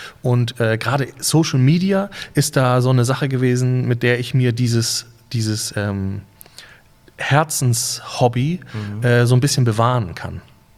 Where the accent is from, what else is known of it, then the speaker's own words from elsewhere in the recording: Husum, Schleswig-Holstein, Germany; Ja, auf jeden Fall bin ich ein waschechter Friese, ja.